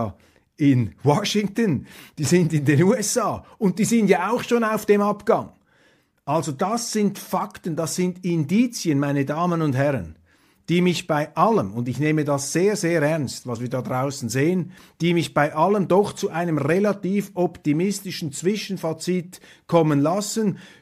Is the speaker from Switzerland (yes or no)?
yes; Switzerland; als Schweizer, als Europäer